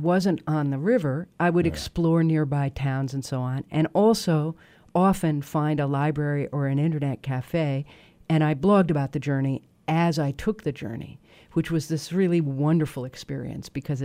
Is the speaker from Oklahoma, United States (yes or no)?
no; Los Angeles, California, United States; also born or lived in Michigan; now in New York, United States; I'm definitely a coastal person, I grew up in Los Angeles, I live in New York, I mean, I was born in Michigan, but I am a very deracinated Midwesterner.